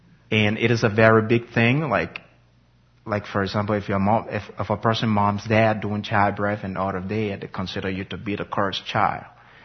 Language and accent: English; Monrovia, Montserrado, Liberia; born there; And I was born in Monrovia, in a very small community. And I am from a tribe called the Bere tribe. It's spelled K-P-E-L-L.